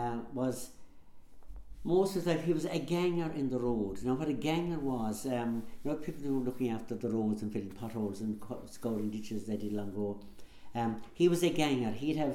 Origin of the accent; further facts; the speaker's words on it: Ballymacoda, Munster, Ireland; born there; Well, I was born actually in the Ahavine Crossing, Ahavine, Ballymacoda. I was born locally in the house, as everybody was back then.